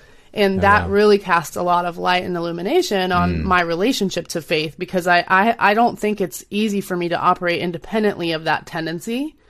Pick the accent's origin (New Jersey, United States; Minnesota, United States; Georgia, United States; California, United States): New Jersey, United States; But I was raised in New Jersey. I was grown up in the northeast of the United States, and part of a family of like mixed ethnicity.